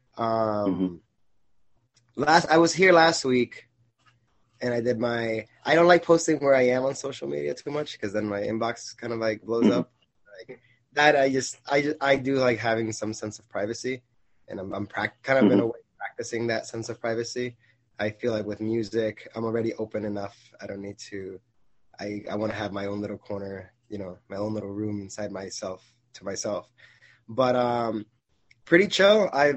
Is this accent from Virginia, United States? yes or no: no; Connecticut, United States; I'm like, nah, I'm from Connecticut.